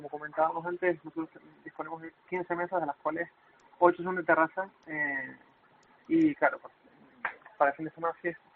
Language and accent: Spanish; Canary Islands, Spain; al ser residentes en Canarias y canarios